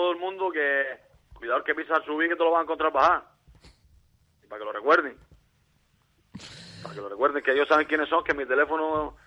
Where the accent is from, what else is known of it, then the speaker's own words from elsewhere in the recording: Canary Islands, Spain; al final soy de aquí, no soy de la isla vecina, ni siendo de la vecina, somos canarios y no somos rusos.